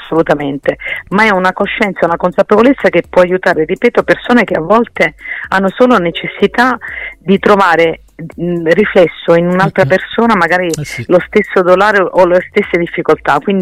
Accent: Sicily, Italy; sono orgogliosissima di essere siciliana, e quindi quando posso cerco di promuovere la mia terra, e porto le tradizioni della mia terra nel quotidiano

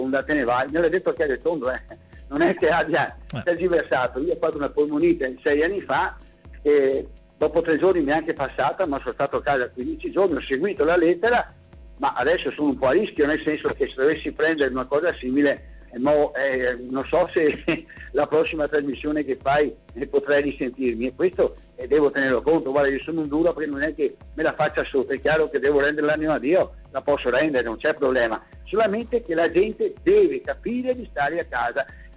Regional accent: Venice, Veneto, Italy; perché tu sai che a Venezia, sono veneziano

